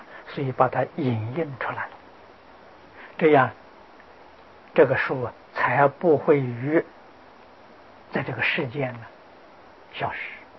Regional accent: Anhui, China; 民国初年，我在家乡，我们家乡是安徽，安徽全省有几部大藏经

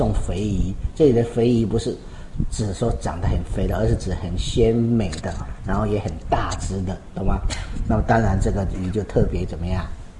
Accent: Taiwan; 这里我们台湾人遇到这样，

